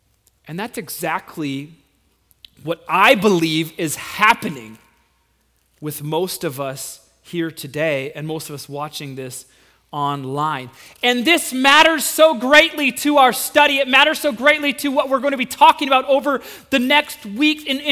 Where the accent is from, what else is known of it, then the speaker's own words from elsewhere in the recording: Minnesota, United States; And I'm not even from Kansas. That's a quote from, okay. But we had officially left the land of Chevys and Fords and entered the land of Ferraris and Lamborghinis, all right? One after another, like cars that cost more than our houses back in Minnesota.